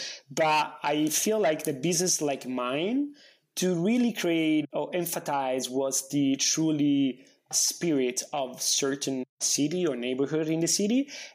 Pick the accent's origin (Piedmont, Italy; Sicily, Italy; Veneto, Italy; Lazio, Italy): Lazio, Italy; Rome; English is a second language; now in New York, United States; I'm Italian, born and raised in Rome, and things in Rome, as you might know, they don't really change that fast, right?